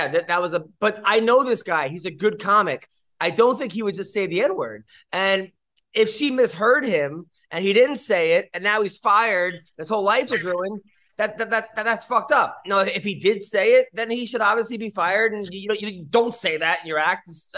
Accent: Long Island, New York, United States; When I was a kid in Long Island, many of my friends used to go to this place called Action Park.

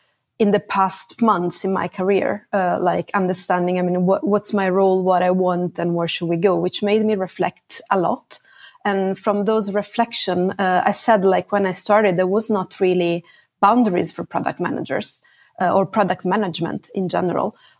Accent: Italy; also born or lived in Milan; now in Sweden; That's when I moved to Sweden. I'm originally from Italy.

